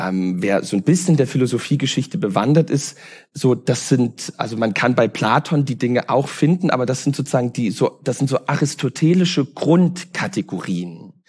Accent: East Germany, Germany; die ja bei uns in Ostdeutschland katastrophal waren

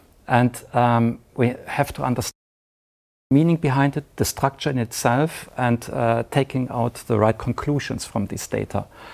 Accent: Heidelberg, Baden-Württemberg, Germany; also born or lived in Istanbul, Turkey; my mother, she is from Istanbul, and I was born in Istanbul, but raised then in Heidelberg and in the region of Bari.

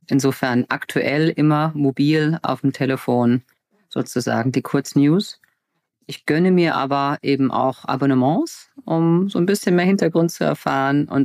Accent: Viernheim, Hesse, Germany; Ich komme aus einem kosmopolitanen Städtchen namens Firnheim, bekannt aus dem Firnheimer Dreieck und Firnheimer Kreuz bei vielen. 30.000 Seelendorf, habe dort studiert

